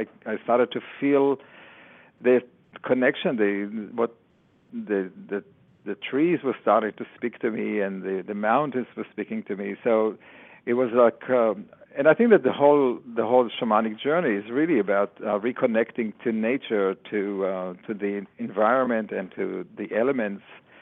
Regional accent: Israel; English is a second language; I grew up in kibbutz in Israel, and I was very much exposed to nature all my childhood.

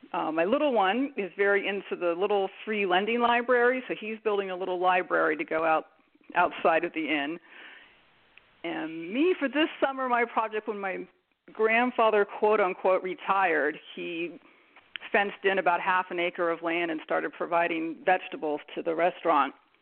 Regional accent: Mendocino, California, United States; I was born and raised in Mendocino at the Little River Inn. I kind of grew up in the bar

